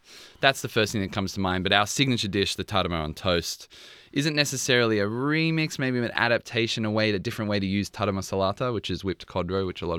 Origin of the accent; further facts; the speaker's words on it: Bankstown, New South Wales, Australia; My mother's Macedonian, my dad's of Irish descent. Growing up in Bankstown, living across the road from my bubba, which is grandmother in Macedonian